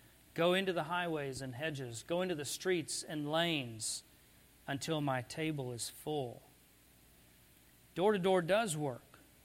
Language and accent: English; Arizona, United States; When I was growing up in Arizona, it was save the Mexican spotted owl.